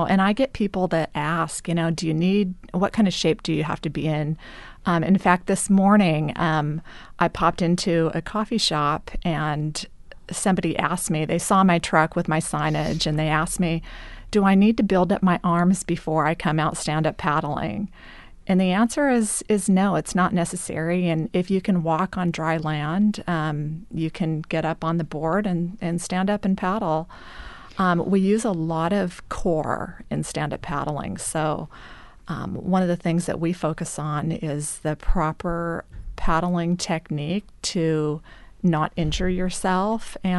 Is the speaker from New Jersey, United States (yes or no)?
no; Astoria, Oregon, United States; also born or lived in Napa; Well, I am a native of Astoria. I grew up in Astoria. I graduated from Astoria High School.